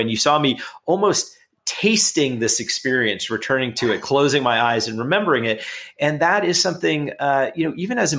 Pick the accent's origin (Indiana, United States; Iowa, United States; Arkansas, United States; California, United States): California, United States; Los Angeles; I grew up in Los Angeles in a pretty urban setting.